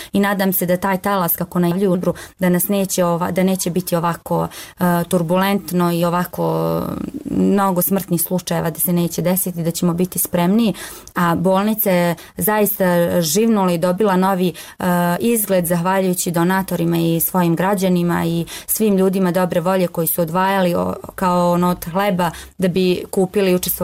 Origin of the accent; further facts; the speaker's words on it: Novi Pazar, Raška District, Serbia; kod nas u Novom Pazaru kaže se koliko ti je nafake